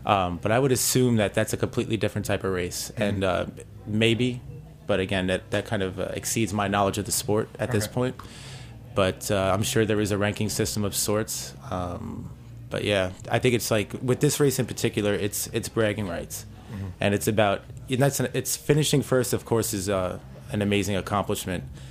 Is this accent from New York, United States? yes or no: yes; New York, United States; I'm from the Lower East Side, and a couple of my friends are messengers